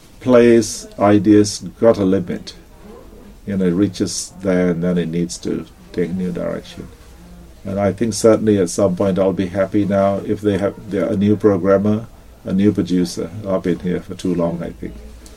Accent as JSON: {"language": "English", "region": "England", "country": "United Kingdom", "said": "we human beings, because we are Punjabis, but we're also British, English."}